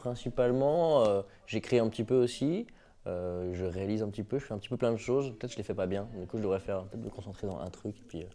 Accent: Brittany, France; Ouais, je suis breton, et puis c'est bien.

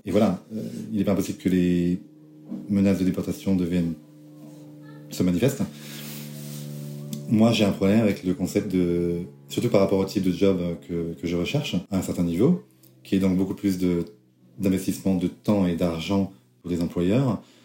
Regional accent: France; Moi, oui, je suis français, j'aime la France.

